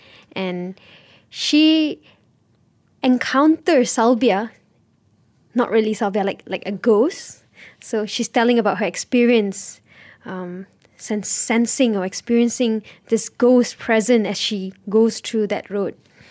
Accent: Pahang, Malaysia; also born or lived in Sarawak; I was born in Sarawak and I grew up in Pahang. So the normal Bahasa Malaysia is okay.

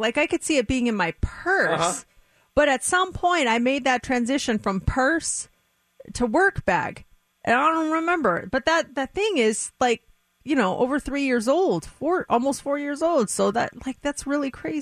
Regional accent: Colorado, United States; Yeah, if we go to my home state of Colorado, the number one thing that is Googled there is mumble rap.

